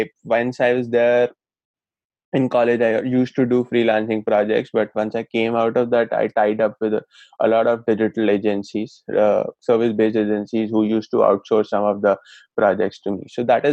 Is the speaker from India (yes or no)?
yes; Allahabad, Uttar Pradesh, India; I just completed my class 12th from a very reputed school, Boys High School and College, Allahabad. My hometown is Allahabad.